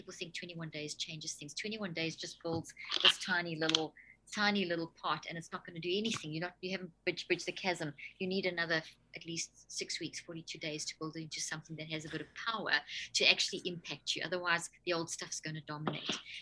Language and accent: English; South Africa; now in United States; growing up in South Africa and working through the apartheid era and the transition and the post-apartheid and living in the States